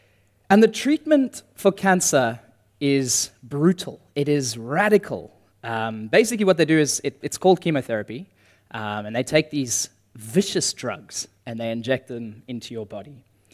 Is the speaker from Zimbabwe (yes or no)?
yes; Bulawayo, Zimbabwe; She's from my hometown of Bulawayo in Zimbabwe in southern Africa